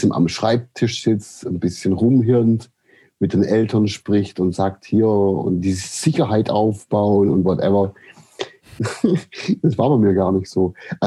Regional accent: Aidlingen, Baden-Württemberg, Germany; aufgewachsen bin ich im Landkreis Böbling man sagt, da gibt es so eine Gegend, die heißt Heckengäu und das ist die Perle des Heckengäus, wie die Ortschaft sich selber nennt und das ist der Ort Eidlingen. Da bin ich groß geworden

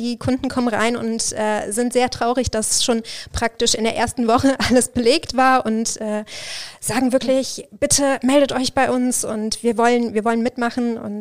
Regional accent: Düsseldorf, North Rhine-Westphalia, Germany; Und ja, ich komme aus Düsseldorf eigentlich, habe dort Kommunikationsdesign studiert und auch als Buchbinderin gearbeitet.

